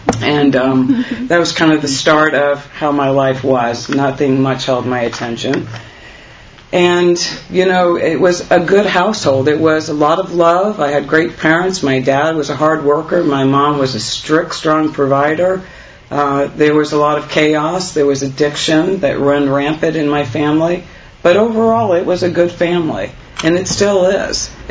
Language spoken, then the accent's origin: English; Tampa, Florida, United States; also born or lived in Canada; We moved a lot, like I said. We moved back to Florida from Canada, and I finished high school here.